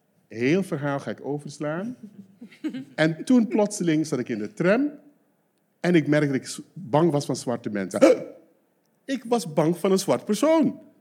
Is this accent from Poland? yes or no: no; Aruba; now in Netherlands; Dus hoe verhoud ik mij als Arubaan?